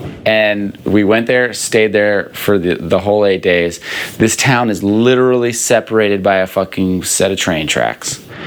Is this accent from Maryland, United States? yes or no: yes; Maryland, United States; I'm from Maryland where the blue crab reigns.